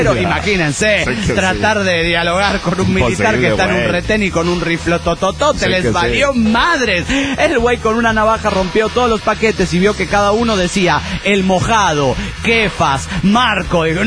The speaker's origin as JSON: {"language": "Spanish", "town": "Monterrey", "region": "Nuevo León", "country": "Mexico", "tie": "born there", "said": "nací en Monterrey, güey. O sea, tengo aquí a la frontera nomás"}